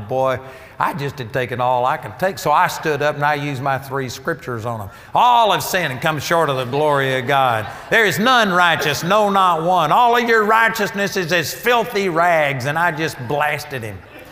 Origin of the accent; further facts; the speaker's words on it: Arlington, Texas, United States; You know, I grew up over here in Arlington, Texas, and I went to a Bible study, and I was raised in the Baptist church